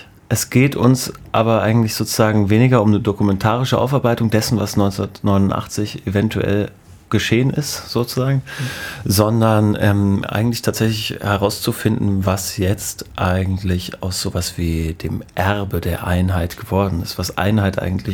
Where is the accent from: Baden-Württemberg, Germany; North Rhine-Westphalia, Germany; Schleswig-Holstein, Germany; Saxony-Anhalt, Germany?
Saxony-Anhalt, Germany; Halle; Also ich bin auch in Halle aufgewachsen